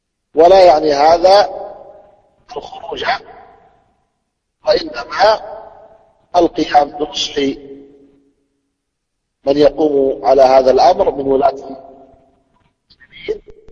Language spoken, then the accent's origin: Arabic; Saudi Arabia; عندنا في السعودية